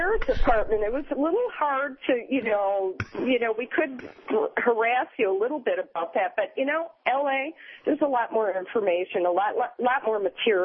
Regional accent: California, United States; not just because I'm a Californian

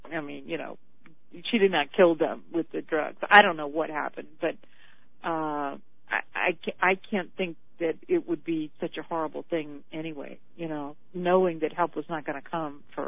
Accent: Louisiana, United States; I mean, you know, I'm from Louisiana

